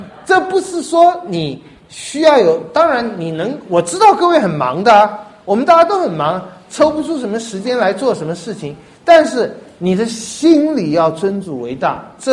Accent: Taiwan; 我们台湾人商业头脑多好的话

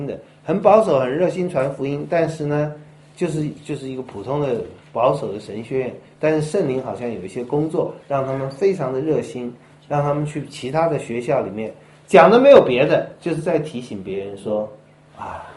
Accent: Taiwan; 就我从台湾来的

